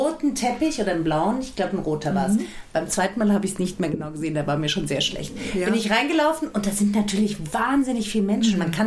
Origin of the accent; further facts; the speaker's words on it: Frankfurt, Hesse, Germany; Ich bin Frankfurter Mädchen.